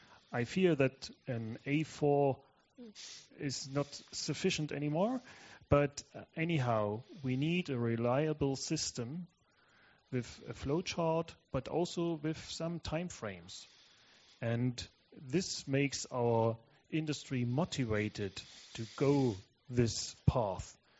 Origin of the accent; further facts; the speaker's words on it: Austria; English is a second language; from Austria